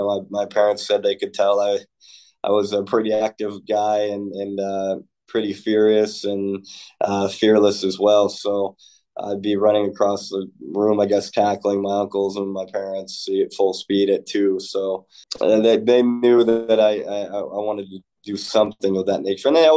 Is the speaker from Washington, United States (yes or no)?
yes; Montesano, Washington, United States; I grew up in Montesano, Washington, which is a coast, small little town, about 45 minutes southwest of Olympia.